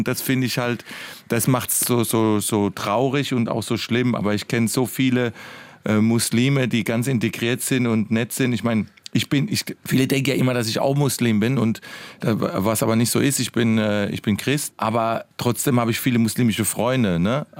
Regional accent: Southern Germany, Germany; Wahrscheinlich hat das eine Wirkung gehabt als Süddeutscher

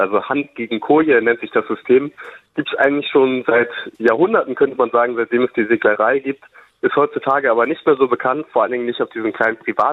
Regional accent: Germany; das kann man auch als Deutscher schwer nachvollziehen

